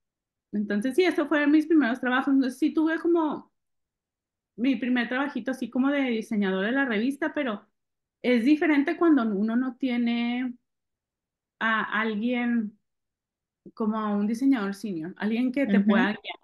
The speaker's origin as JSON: {"language": "Spanish", "region": "northern Mexico", "country": "Mexico", "said": "vengo del norte de México, del desierto, al más desierto al paso"}